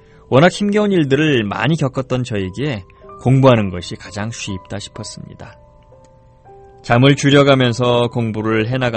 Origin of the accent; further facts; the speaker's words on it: North Korea; now in South Korea; 제가 북한 사람을 대표한다는 생각으로 회사 일에 온몸을 바쳐 일했고요.